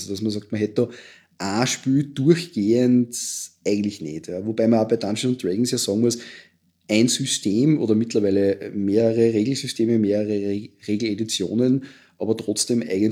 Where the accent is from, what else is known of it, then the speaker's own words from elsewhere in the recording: Austria; bei uns in Österreich